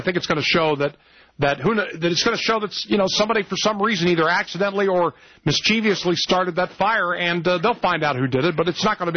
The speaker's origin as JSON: {"language": "English", "region": "California", "country": "United States", "tie": "born or raised there", "said": "I grew up in California. I can give you numerous examples in the past of fires that have broken out that have been arson started."}